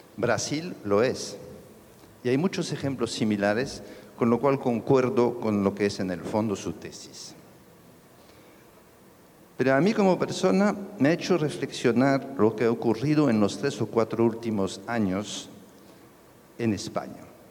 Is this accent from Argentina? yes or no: no; Colombia; Yo soy europeo, al mismo tiempo colombiano.